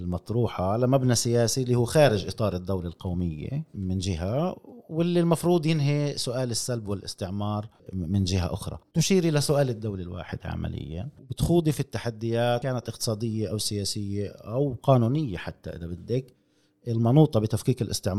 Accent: Palestine; إحنا كفلسطينيين نفشل في تحقيق التحرير والعدالة

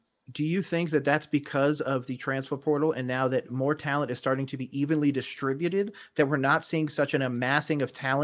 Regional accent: Florida, United States; To be honest, I told my wife, I'm actually from Florida.

